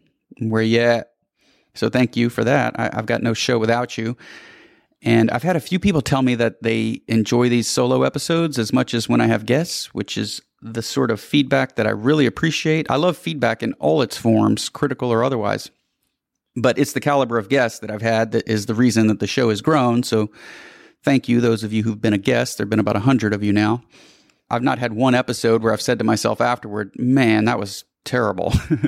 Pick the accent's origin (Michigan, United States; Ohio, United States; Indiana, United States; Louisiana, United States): Louisiana, United States; Because as you know, bitch, I'm from Louisiana. They call it that boot.